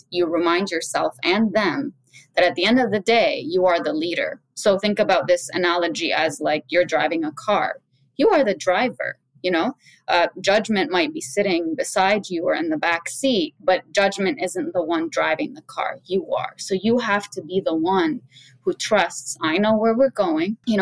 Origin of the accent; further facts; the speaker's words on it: Lebanon; So I reflected on my own life when I was younger, growing up in Lebanon.